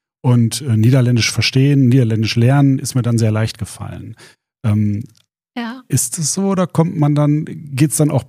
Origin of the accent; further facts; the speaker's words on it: Bad Bentheim, Lower Saxony, Germany; Also ich bin selber ja auch in Bentheim geboren und aufgewachsen.